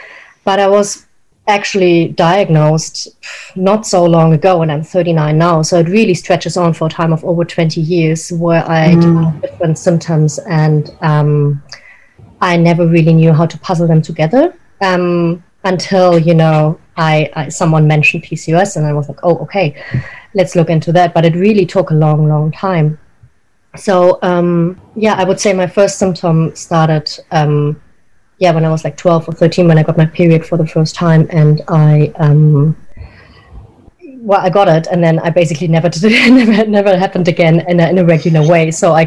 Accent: Germany; first language German; English is a second language; now in New Zealand; I was born and raised in Germany. And my mother is French, but my dad's from Vienna. So I kind of, I still grew up with German as my native language. And I right now live in New Zealand

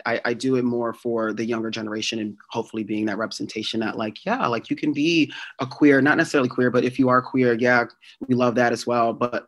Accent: New Jersey, United States; I think, you know, growing up in Jersey, you know, my parents are so accepting of me

